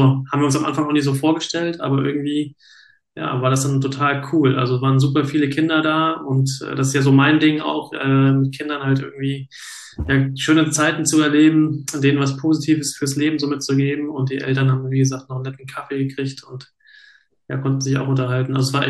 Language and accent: German; Fritzlar, Hesse, Germany; also born or lived in Rendsburg; Ich bin ja in Schleswig-Holstein geboren, in Rendsburg. Das heißt, ich bin eigentlich ein Norddeutscher, aber ich bin hier in Gutesberg-Fritzlar groß geworden. Das ist meine Kindheit, Jugendzeit.